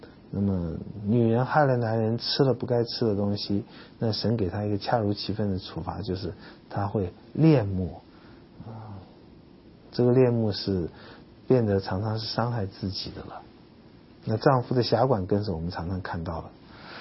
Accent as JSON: {"language": "Chinese", "country": "China", "said": "我们中国人没有那么罗曼蒂克，比较现实一点"}